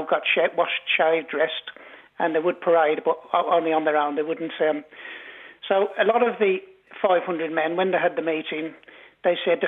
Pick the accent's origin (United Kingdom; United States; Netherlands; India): United Kingdom; England; also born or lived in Dublin, Ireland; I was born in Dublin, and I spent a lot of time because they only lived around the corner from us in Dublin until they moved back to Kinsale. But then we moved to England the following year